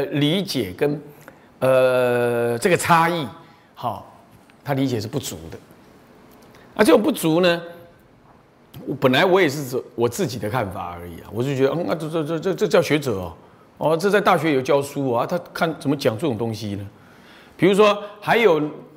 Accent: Beitou, Taipei, Taiwan; 你说北投，我的故乡那个北投，北投在前一站叫做奇里岸。

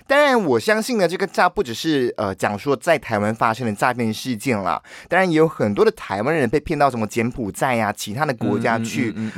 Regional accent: Malaysia; 但是对我们马来西亚人来说就觉得 这个有什么啊？

